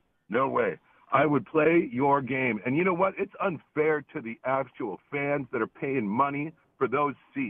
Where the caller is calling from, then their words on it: San Diego, California, United States; First of all, I'm coming from San Diego. We are the mecca of lost opportunities.